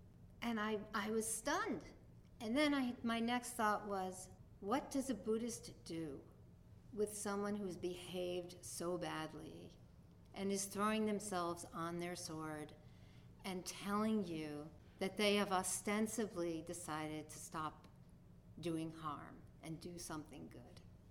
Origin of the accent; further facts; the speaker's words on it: New York, United States; accent: New York; he does this in the New York accent that I'm now using because I'm a New Yorker